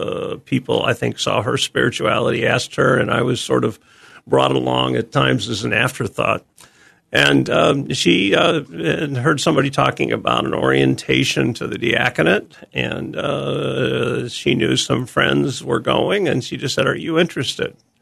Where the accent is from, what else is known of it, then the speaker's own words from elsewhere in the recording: East Peoria, Illinois, United States; also born or lived in Morton; No, I grew up between East Peoria and Morton.